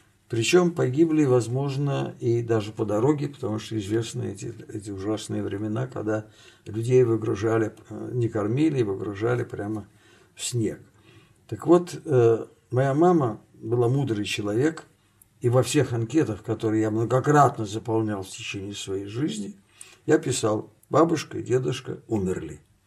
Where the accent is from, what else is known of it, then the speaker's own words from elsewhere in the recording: Belarus; born there; Мои родители были крестьяне по происхождению. В 1932 году, когда я родился в Белоруссии, это родина моих родителей, был голод.